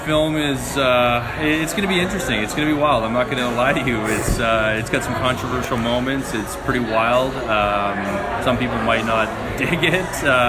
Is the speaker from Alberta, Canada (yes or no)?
yes; Edmonton, Alberta, Canada; and I'm from Edmonton, so I represent Edmonton as well.